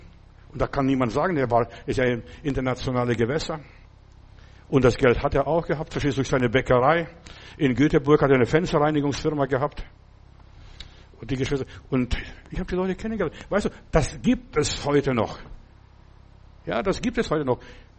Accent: Stuttgart, Baden-Württemberg, Germany; wo kommen Sie her? Dann habe ich gesagt, aus Stuttgart damals.

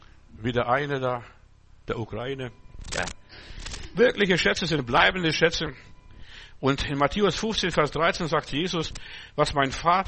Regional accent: Bavaria, Germany; Bei uns im Bayerischen Wald hatten wir eine Landwirtschaft und wir haben nicht so viel Geld gehabt zum Düngen und was weiß ich, Jauche auszufahren, was es auch immer ist.

